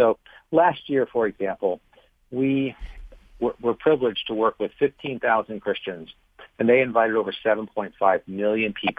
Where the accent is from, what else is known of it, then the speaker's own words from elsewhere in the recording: United States; As an American with the Bill of Rights, I have a certain reaction to it.